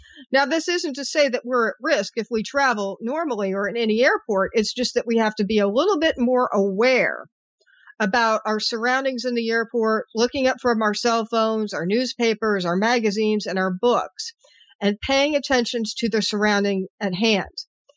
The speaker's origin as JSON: {"language": "English", "region": "Indiana", "country": "United States", "tie": "born or raised there", "said": "but also my home state of Indiana and throughout the Midwest"}